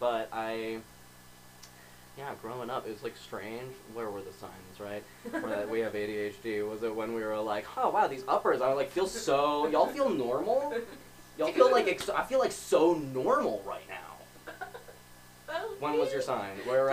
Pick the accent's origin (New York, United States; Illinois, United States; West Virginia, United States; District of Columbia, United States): West Virginia, United States; growing up in West Virginia, especially, like, everybody just kind of, like, drinks, like, a lot